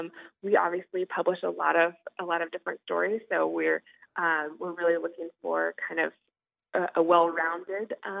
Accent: Kansas, United States; I'm originally from Kansas, and the national parks in Kansas didn't make the cut in the first round

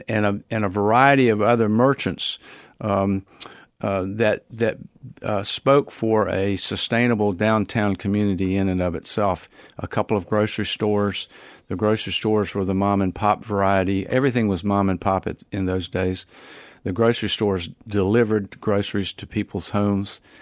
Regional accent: Davidson, North Carolina, United States; I clearly say that I'm from Davidson, North Carolina.

